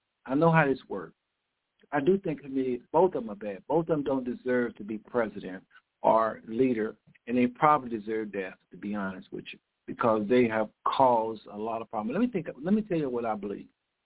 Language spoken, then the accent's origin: English; United States; She's from Sudan, very new to this country. I'm from America.